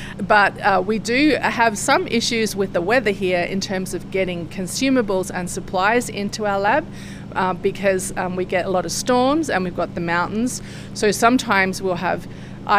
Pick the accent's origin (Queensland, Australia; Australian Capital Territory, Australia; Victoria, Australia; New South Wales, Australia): New South Wales, Australia; Sydney; obviously I don't have a Jackson accent. I'm from Sydney, Australia.